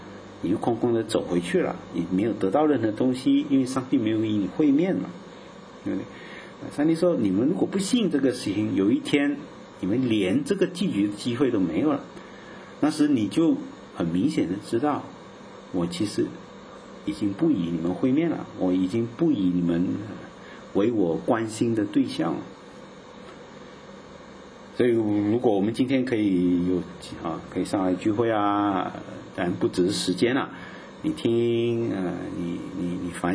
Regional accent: Chaozhou, Guangdong, China; 我们潮州人过日期啊

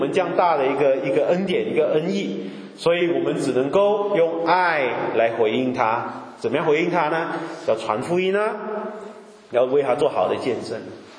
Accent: China; 我们中国人翻译的时候呢有确准确啊

